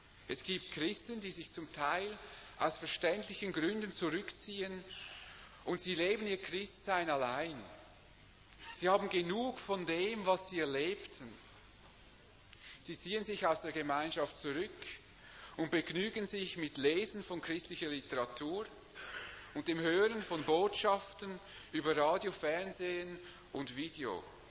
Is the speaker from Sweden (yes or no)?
no; Switzerland; Ich denke vor allem auch wir als Schweizer.